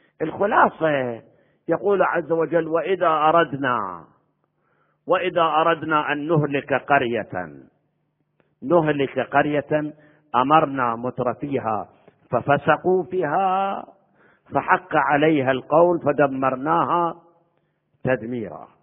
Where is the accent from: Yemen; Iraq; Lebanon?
Iraq; وأنا جايكم من العراق الذي مر بأدوار بزمن